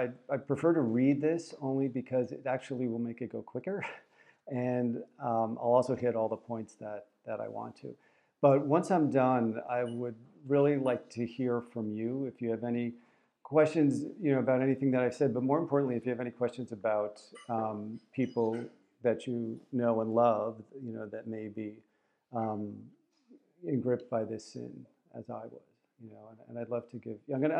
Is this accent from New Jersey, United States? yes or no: yes; New Jersey, United States; I was born in 1962, so I'm 59 years old right now. And I was raised in New Jersey in a Catholic family.